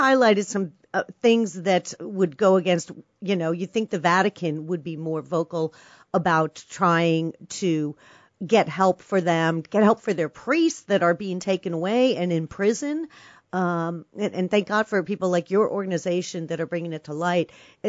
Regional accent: Miami, Florida, United States; I grew up in Miami, so I can remember friends that fled Nicaragua back in the 80s.

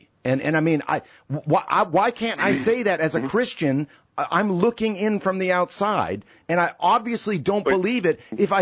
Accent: Northeast, United States; Like, I grew up in the Northeast, a lot of friends who are Jewish.

